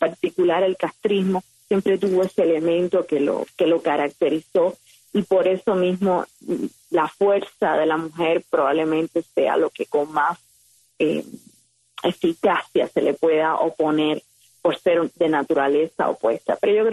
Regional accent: Cuba; y yo como joven cubana me siento sumamente honrada de pertenecer a esta comunidad

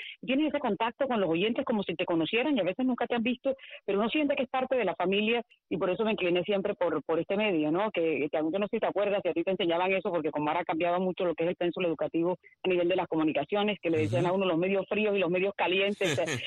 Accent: San Juan del Cesar, La Guajira, Colombia; del departamento de La Guajira, de donde soy oriunda, de una población que se llama San Juan del Cesar

